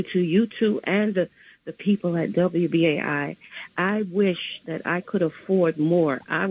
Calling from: Bronx, New York, United States; Yes, I'm calling from the Bronx.

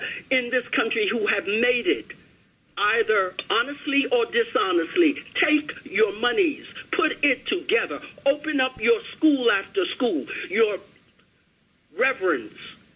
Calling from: Long Island, New York, United States; From Long Island.

